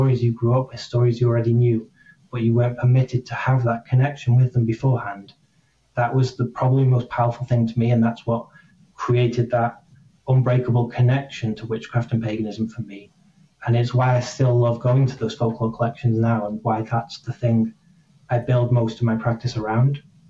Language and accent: English; Wales, United Kingdom; because I was raised in Welsh education. So my most of my primary and all of my secondary school education was in the medium of Welsh.